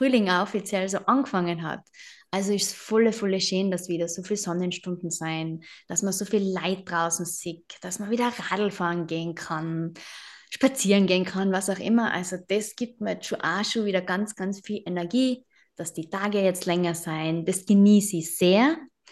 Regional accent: Tyrol, Austria; now in Vienna, Austria; Die Anna ist in München, ich bin in Wien. Wir kommen aber beide aus Tirol.

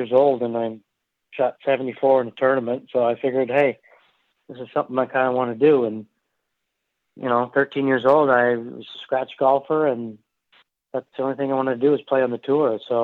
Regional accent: Canada; Well, I grew up in Canada, and my parents divorced when I was young

